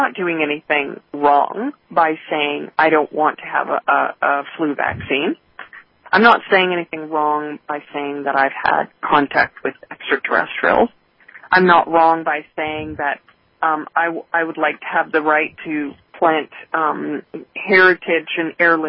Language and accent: English; Canada; now in United States; I'm from Canada.